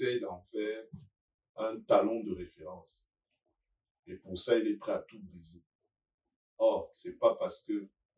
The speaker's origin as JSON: {"language": "French", "town": "Lille", "region": "Hauts-de-France", "country": "France", "said": "On est tous de Moulin, Belfort, à Lille."}